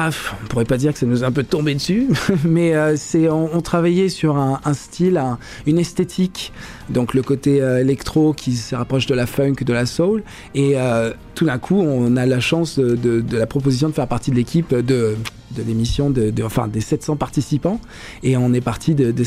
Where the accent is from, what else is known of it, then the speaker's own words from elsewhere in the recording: Martinique, France; also born or lived in Paris / Creuse / United States; Moi, je suis chanteur, je suis originaire de Martinique. J'ai eu un parcours assez atypique. Né à Paris, vécu dans la Creuse, parti aux États-Unis et revenu en France